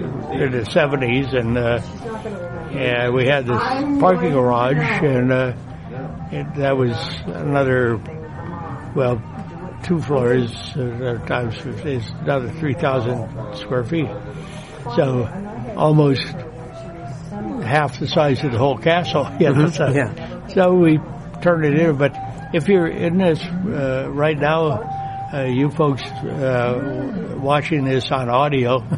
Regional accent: Pasadena, California, United States; born there; And I was born in Pasadena, so.

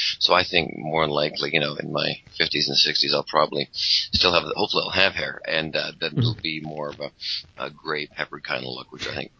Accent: Vancouver, British Columbia, Canada; I was doing an outdoor show at a mall in my hometown of Vancouver, Canada.

